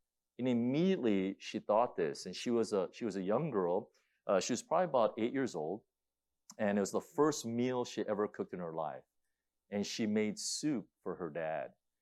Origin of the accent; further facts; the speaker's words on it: California, United States; now in Florida, United States; And, you know, I come from California, and so probably that happens a lot more than here in Florida.